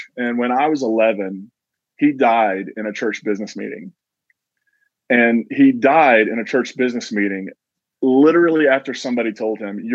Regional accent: Kentucky, United States; So I grew up, I was born in the Appalachian region of Eastern Kentucky, West Virginia. And I grew up in a holler in Eastern Kentucky.

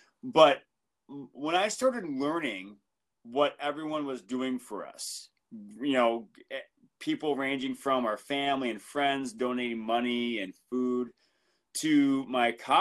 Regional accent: Michigan, United States; my brother, who I grew up in Michigan, as did my brother, because they like to keep families together. He still lives in Michigan.

